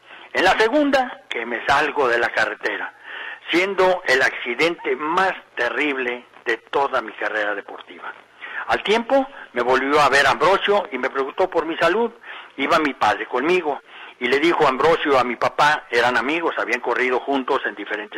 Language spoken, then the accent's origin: Spanish; Mexico; porque así somos los mexicanos